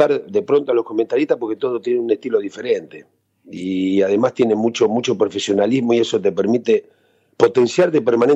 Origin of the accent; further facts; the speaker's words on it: Montevideo, Uruguay; born there; tengo la familia que son argentinos, mi mujer es argentina, mis hijos, mi nieta, pero lógicamente que no me olvido de mis raíces, ¿no? Porque nací en Montevideo.